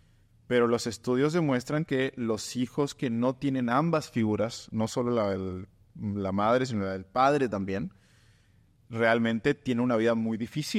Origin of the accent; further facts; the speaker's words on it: Uruguay; Yo soy de Uruguay, para los que conocen Uruguay, Uruguay es un país en peligro de extinción.